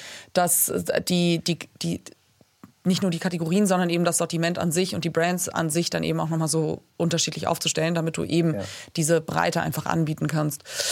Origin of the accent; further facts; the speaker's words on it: Hamburg, Germany; now in Munich, Germany; Ich komme ursprünglich aus Hamburg